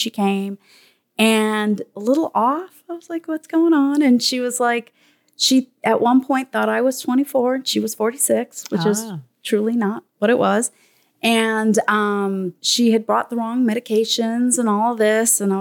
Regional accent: San Francisco, California, United States; So I was traveling a lot, and my mom, I grew up in San Francisco, and that's where my mom lived.

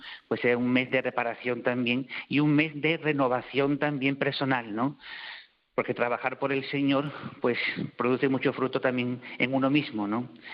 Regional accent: Seville, Andalusia, Spain; accent: Sevillian; Por el acento, pues se ve que soy de Sevilla, ¿no?

